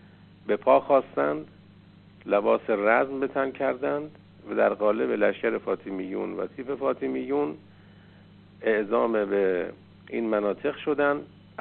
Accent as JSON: {"language": "Persian", "country": "Iran", "said": "ما هم به عنوان یک ایرانی از این غیرت، از این حمیت، از این شجاعت"}